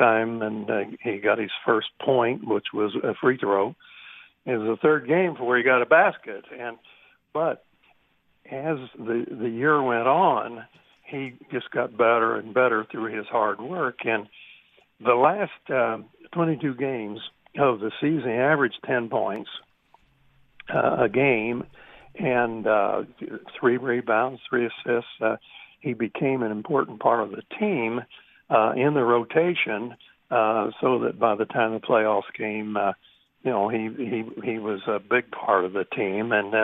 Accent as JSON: {"language": "English", "region": "Indiana", "country": "United States", "said": "Oh yeah. I was from Southern Indiana."}